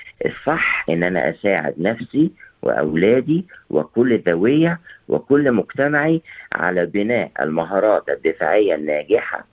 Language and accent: Arabic; Egypt; أنا من مصر